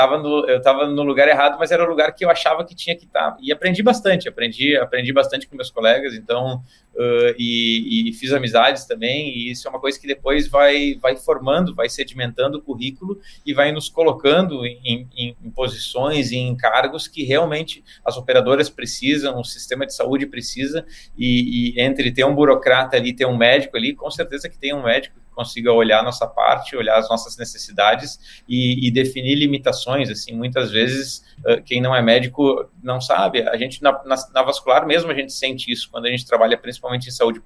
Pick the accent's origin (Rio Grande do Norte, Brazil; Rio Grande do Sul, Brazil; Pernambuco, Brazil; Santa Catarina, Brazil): Rio Grande do Sul, Brazil; Caxias do Sul; sou de Caxias do Sul. Hoje eu tenho 43 anos